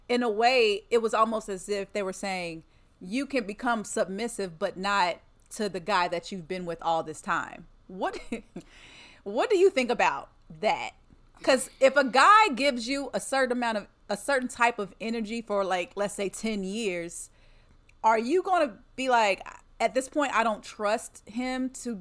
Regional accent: Lexington, United States; But this girl from my hometown, Lexington, she posted.

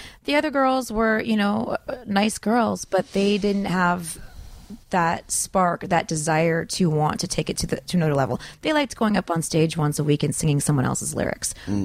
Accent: Detroit, Michigan, United States; now in Los Angeles, United States; I'm from Detroit.

